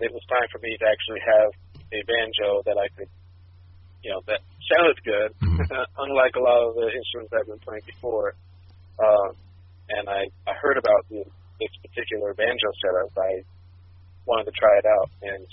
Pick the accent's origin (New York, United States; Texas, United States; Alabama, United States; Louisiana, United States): New York, United States; also born or lived in Alaska; and actually had grown up in upstate New York.